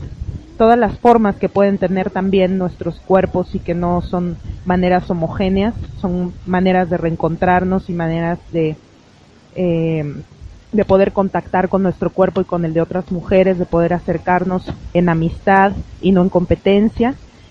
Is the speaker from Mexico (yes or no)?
yes; Mexico City, Mexico; soy de la Ciudad de México. Soy una mujer de 32 años